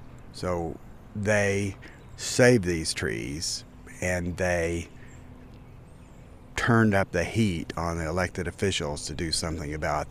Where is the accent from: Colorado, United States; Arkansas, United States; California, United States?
Arkansas, United States; Springdale; I grew up in Springdale. My grandfather ran the Mount Sequoia, the church camp here.